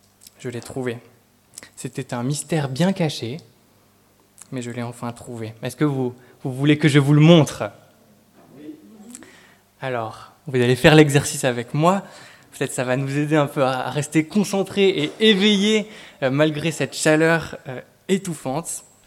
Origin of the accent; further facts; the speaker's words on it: Beauvallon, Auvergne-Rhône-Alpes, France; Mais nous venons ce matin de Beauvallon, un petit village pas loin d'ici, dans lequel j'ai grandi.